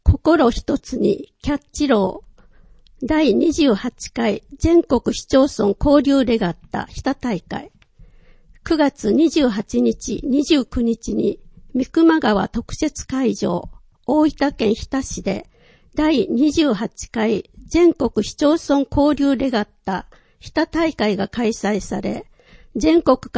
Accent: Nepal; Japanese is a second language; この公園は私の母国、ネパール北東部の山岳地帯にあり、

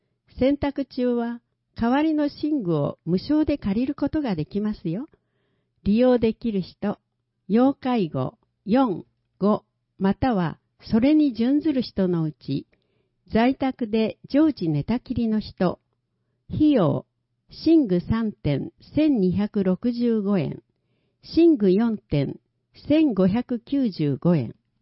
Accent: Malacca, Malaysia; 私の出身地、マレーシアのマラッカという町を訪れています。当時のマラッカはポルトガルの支配下にあり、多くの国から人や船が集まる国際的な貿易港でした。

